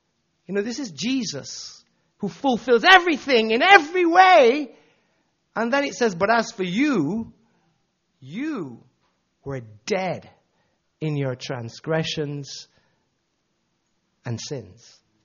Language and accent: English; Kingston, Jamaica; now in England; You know, I'm from a religious background. I was brought up in Kingston, Jamaica.